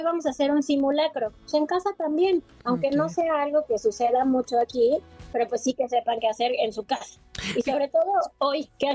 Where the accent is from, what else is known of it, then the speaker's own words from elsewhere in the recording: Mexico City, Mexico; Yo, como saben, soy de la Ciudad de México.